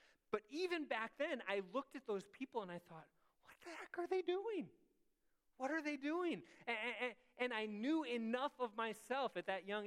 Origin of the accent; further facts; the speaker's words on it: Chicago, Illinois, United States; I grew up in the city of Chicago, and there was a group of, I grew up in a very Korean neighborhood